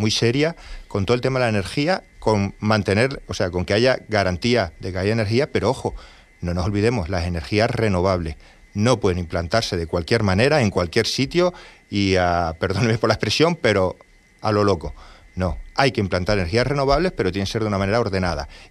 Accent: Canary Islands, Spain; pues como canario nos van a quitar unos 1.400 euros de deuda, pero como español nos van a poner pues unos casi 1.800.

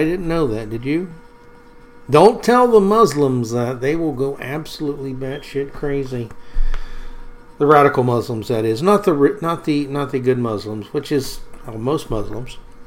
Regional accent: the South, United States; It's in my genes. I'm a Southerner. Certain things we just do well.

